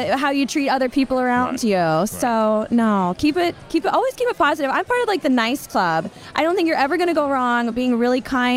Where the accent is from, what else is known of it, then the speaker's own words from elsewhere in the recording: Salt Lake City, Utah, United States; I grew up in Salt Lake City.